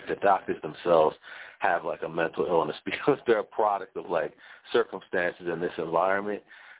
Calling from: New Jersey, United States; I'm calling from South Jersey.

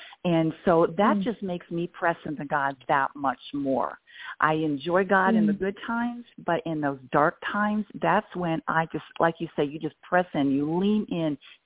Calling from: Franklin, Tennessee, United States; I'm in Nashville, Tennessee area, just south in a little town called Franklin.

